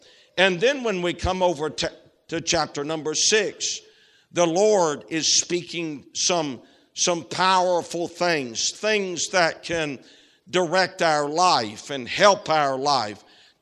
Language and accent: English; Washington, District of Columbia, United States; born there; But I was born in Washington, D.C.